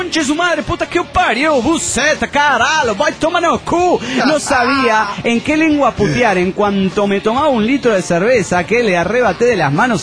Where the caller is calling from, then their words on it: Mexico City, Mexico; del DF mexicano.